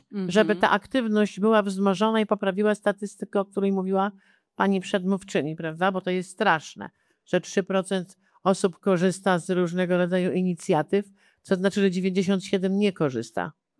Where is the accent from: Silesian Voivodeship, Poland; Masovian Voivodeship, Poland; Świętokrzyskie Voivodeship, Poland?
Masovian Voivodeship, Poland; Warsaw; Do szkoły chodziłam na Nowolipiu, a jestem dziewczyna z Nowolipek. Poniatówka to moja szkoła.